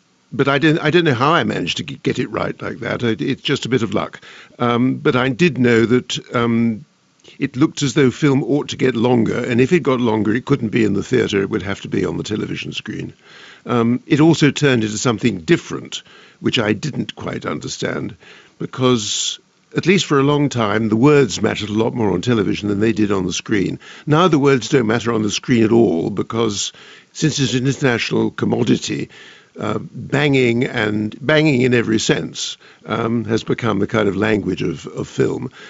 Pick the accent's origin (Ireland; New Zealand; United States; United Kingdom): United States; born there; even though I was born in America, the two straddle very easily